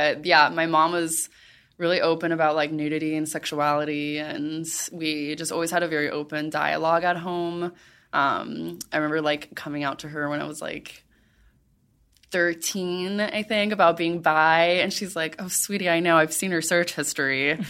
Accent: Miami, Florida, United States; like, I grew up in Miami

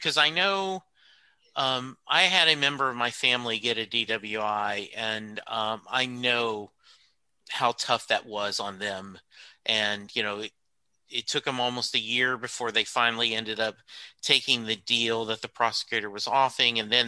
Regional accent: Louisiana, United States; because I grew up in Louisiana.

